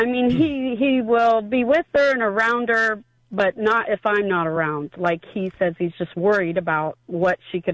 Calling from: Delaware, Ohio, United States

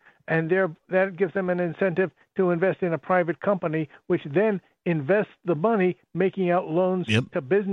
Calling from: New Hampshire, United States; I'm calling from New Hampshire

